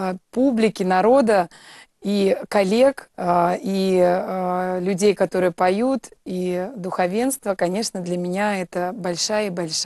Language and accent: Russian; Siberia, Russia; Мне очень нравится бывать у себя на родине, в Сибири, вот.